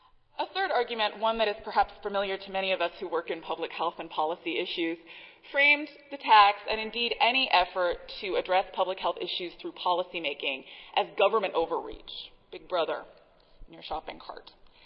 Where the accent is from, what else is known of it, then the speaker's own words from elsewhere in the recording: Washington, United States; I'm from Washington, so I know a lot about those.